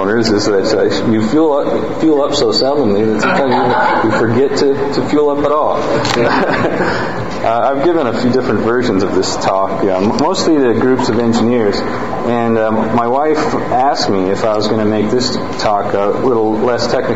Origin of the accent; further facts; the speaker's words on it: Madison, Wisconsin, United States; also born or lived in California; I am from Madison originally, and then left, got my doctorate at University of California, Berkeley